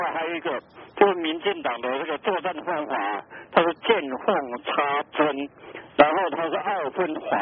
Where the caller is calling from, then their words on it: Taichung, Taiwan; 我是台中的